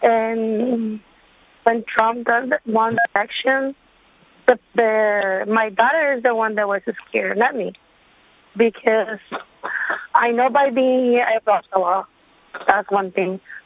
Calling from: Brownsville, Texas, United States; I'm calling from Brownsville, Texas. I'm here illegally for 20 years.

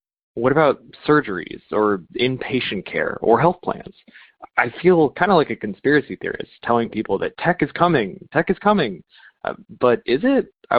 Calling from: Los Angeles, California, United States; I'm calling from Los Angeles.

